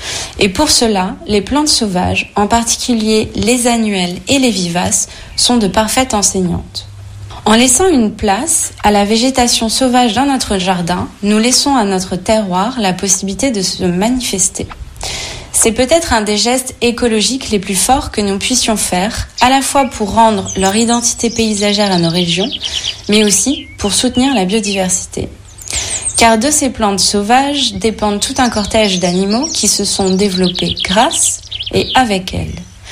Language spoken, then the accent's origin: French; France; En tant que bon français, chacun d'entre nous a déjà entendu parler de terroir.